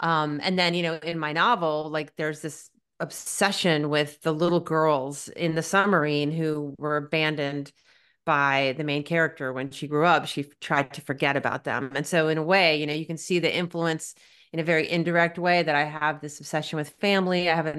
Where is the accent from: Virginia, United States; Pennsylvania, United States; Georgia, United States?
Virginia, United States; Virginia Beach; I grew up in Virginia Beach and was surrounded by military weapons, you know, giant battleships and F-14 planes used to practice their maneuvers over our pep rallies.